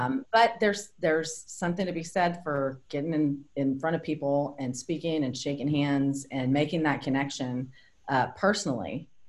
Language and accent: English; Houston, Texas, United States; now in McAllen, United States; No, I grew up in Houston.